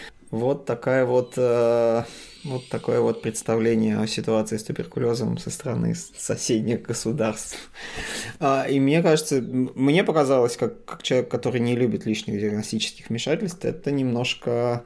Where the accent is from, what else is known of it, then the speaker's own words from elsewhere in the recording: Russia; now in Finland; поскольку мы из России приехали, нам сказали, ну что, надо делать рентген